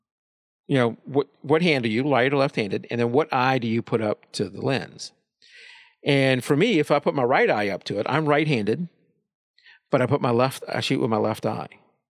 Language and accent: English; Louisiana, United States; And where I grew up down in South Louisiana, there wasn't much